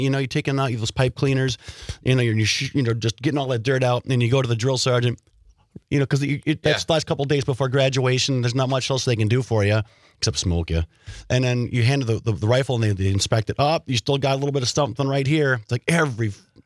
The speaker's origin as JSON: {"language": "English", "town": "Wild Rose", "region": "Wisconsin", "country": "United States", "tie": "born or raised there", "said": "Where I grew up in Wild Rose, those were the thing, you know."}